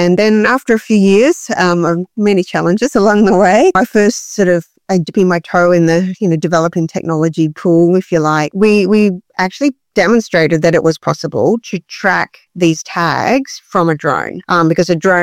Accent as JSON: {"language": "English", "town": "Sydney", "region": "New South Wales", "country": "Australia", "tie": "born or raised there", "said": "I grew up in Sydney"}